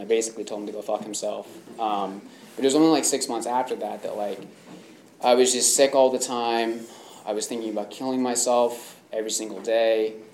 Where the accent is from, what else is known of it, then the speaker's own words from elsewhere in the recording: Hollister, California, United States; I grew up in Hollister, California, and there was a predominant Latino gang there that I hung out